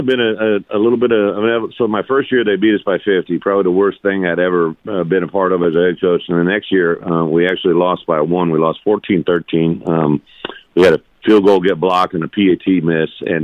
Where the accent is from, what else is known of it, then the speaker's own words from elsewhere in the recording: Illinois, United States; So me growing up, I'm from Illinois, but dad was Bears fan.